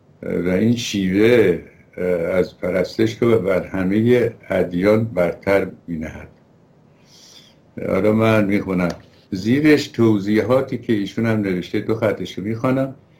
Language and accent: Persian; Iran; ما ایرانی هستیم، جای دیگری نداریم برویم